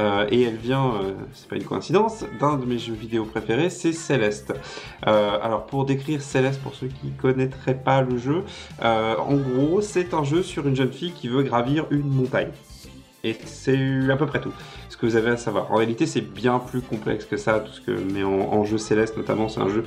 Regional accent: Brittany, France; je suis principalement podcasteur et je suis breton.

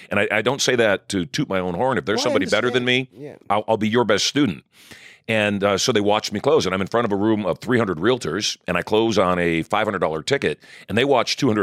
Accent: Michigan, United States; born there; I was born in Michigan.

